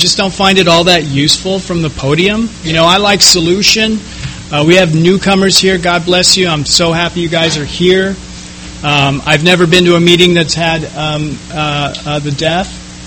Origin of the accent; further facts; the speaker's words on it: San Francisco, California, United States; So I'm from San Francisco. I was born in 1963, and Now I'm getting old. I am 52 years old.